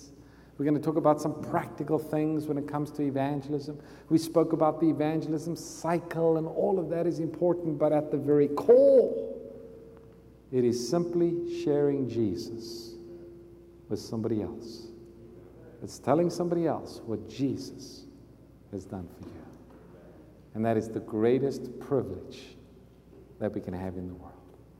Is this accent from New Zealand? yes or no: no; South Africa; growing up in South Africa, the biggest sporting event that they have there is something called rugby.